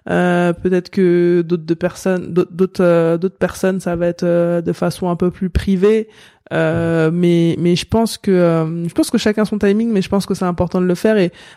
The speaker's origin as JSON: {"language": "French", "country": "France", "said": "On est français, mais on est des citoyens du monde parce que tellement la mixité, elle est forte."}